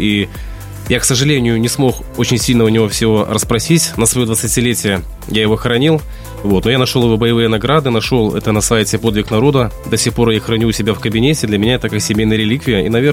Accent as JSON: {"language": "Russian", "town": "Gomel", "region": "Gomel Region", "country": "Belarus", "tie": "born or raised there", "said": "предложили переехать в родной город Гомель"}